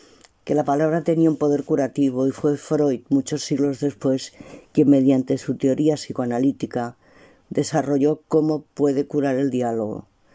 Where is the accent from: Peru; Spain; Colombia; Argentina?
Spain; Barcelona, Catalonia; Soy de Barcelona, de España.